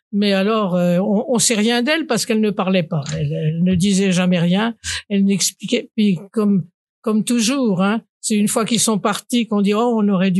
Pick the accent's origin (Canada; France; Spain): France; Is-sur-Tille, Bourgogne-Franche-Comté; Je suis née à Cessé-sur-Tille, dans mon village que je n'ai pas quitté, où j'habite toujours.